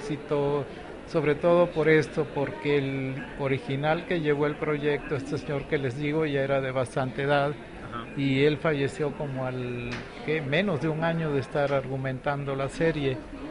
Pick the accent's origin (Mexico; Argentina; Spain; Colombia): Mexico; Tabasco; yo soy costeño, soy de Tabasco, sí.